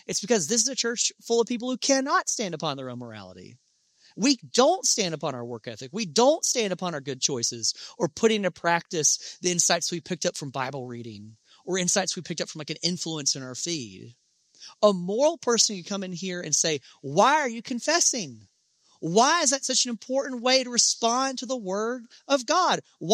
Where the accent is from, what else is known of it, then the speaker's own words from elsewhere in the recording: Alabama, United States; In my home state of Alabama, along one of the highways outside of Montgomery, there's this big sign that has a big red devil on it